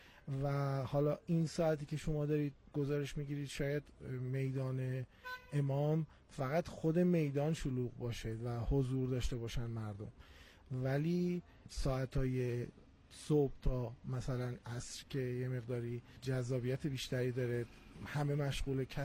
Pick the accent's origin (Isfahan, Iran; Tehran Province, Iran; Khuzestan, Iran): Isfahan, Iran; born there; accent: Isfahani; بله، ما متولد اصفهان هستیم.